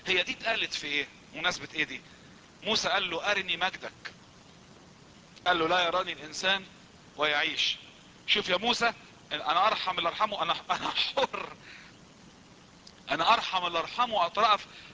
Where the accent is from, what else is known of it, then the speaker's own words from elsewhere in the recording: Egypt; طبعا احنا حاسس ان احنا مصريين، بنحس بمحبة ربنا للمصريين